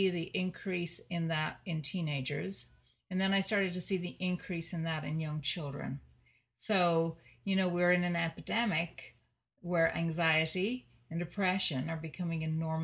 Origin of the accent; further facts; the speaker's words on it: Ireland; And I'm from a culture, being Irish.